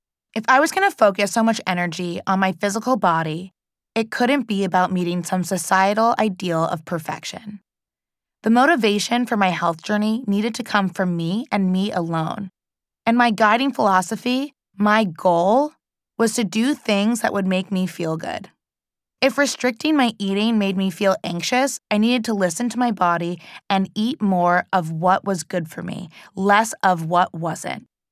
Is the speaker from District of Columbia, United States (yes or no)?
no; New York City, New York, United States; When I was growing up in New York City as a young, Black, Jewish woman and going to ballet school